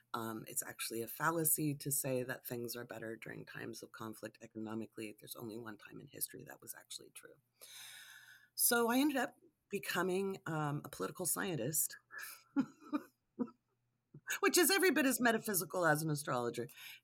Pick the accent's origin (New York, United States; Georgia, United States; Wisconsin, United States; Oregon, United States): Oregon, United States; Oregon City; I grew up near Oregon City, Oregon.